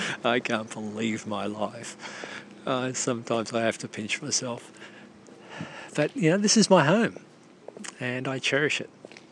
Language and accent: English; Australia; I eventually tell them I'm from Australia and they go, "Oh, that's a long way."